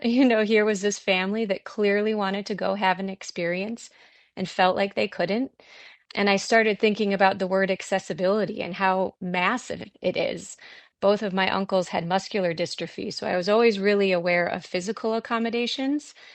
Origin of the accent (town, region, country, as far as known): Wisconsin, United States